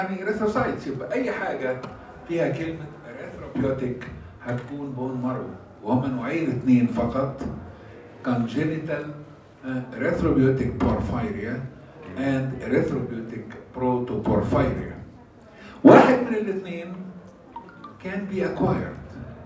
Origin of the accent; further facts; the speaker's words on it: Egypt; تعودنا ان احنا مو عندنا في مصر خد الباب وراك